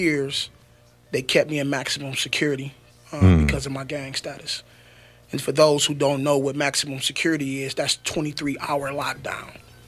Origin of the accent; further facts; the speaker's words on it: Muskegon Heights, Michigan, United States; So I'm from Muskegon Heights, born and raised.